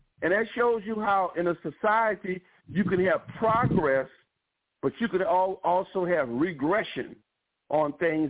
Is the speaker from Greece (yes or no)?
no; Haiti; But we grew up here in Saint-Domingue.